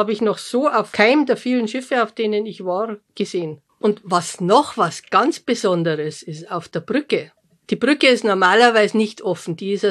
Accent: Bavaria, Germany; als Bayer

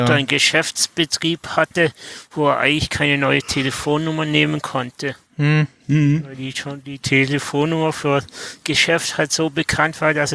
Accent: Konstanz, Baden-Württemberg, Germany; Kein Geheimnis, ich bin aus Konstanz.

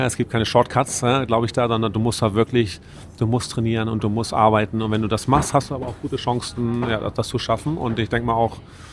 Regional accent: Hamburg, Germany; ich komme auch aus Hamburg.

